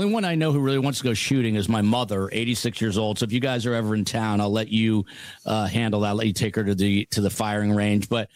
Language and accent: English; Douglas, Arizona, United States; born there; I was born in Douglas, Arizona.